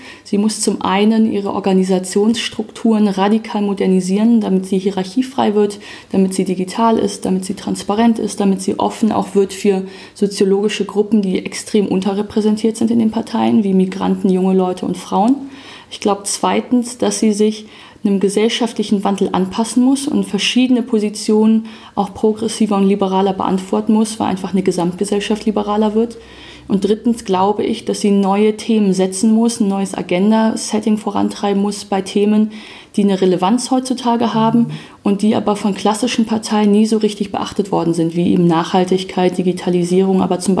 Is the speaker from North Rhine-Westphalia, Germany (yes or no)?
yes; Wuppertal, North Rhine-Westphalia, Germany; ich bin 28 Jahre alt, komme gebürtig aus Wuppertal